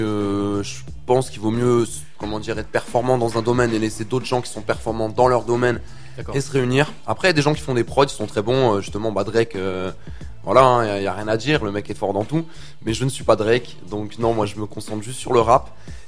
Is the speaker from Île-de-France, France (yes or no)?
no; Montpellier, Occitanie, France; also born or lived in Grenoble; je viens de Montpellier. Donc contrairement à ce que les gens pensent, je viens pas de Grenoble, même si j'ai passé beaucoup de temps là-bas. Donc voilà, je viens de Montpellier